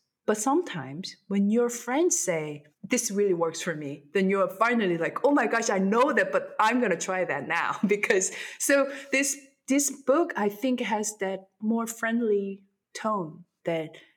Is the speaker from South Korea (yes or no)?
yes; South Korea; first language Korean; English is a second language; And the Korean version is came out after the English version, which is ridiculous because my native language is Korean.